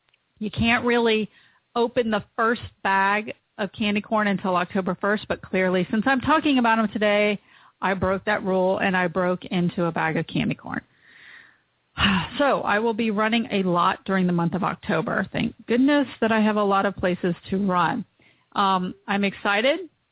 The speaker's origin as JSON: {"language": "English", "region": "Florida", "country": "United States", "tie": "born or raised there", "said": "although there's a lot of places in the United States, including my home state of Florida, that still hovering around the 90-degree mark"}